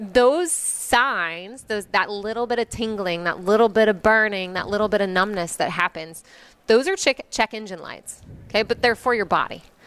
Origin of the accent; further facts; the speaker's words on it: Nebraska, United States; My husband and I, we have an old farmhouse. I'm from Nebraska.